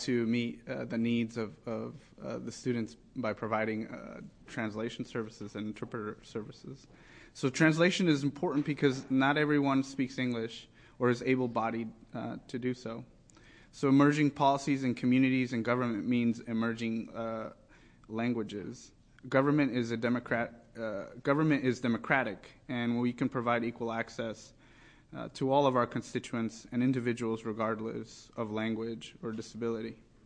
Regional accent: Portland, Oregon, United States; Growing up in East Portland in a diverse a neighborhood, a district that has a David Douglas School District, which has 140 different languages.

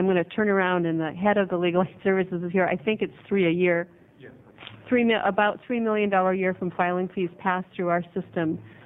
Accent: North Dakota, United States; North Dakota, my home state

